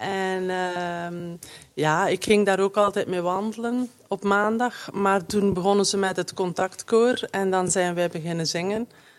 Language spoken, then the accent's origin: Dutch; East Flanders, Belgium; now in Bertem, Belgium; ik ben een inwijkeling in Bertum. Ik ben met een Bertumenaar maar ik ben een Oost-Vlaamse.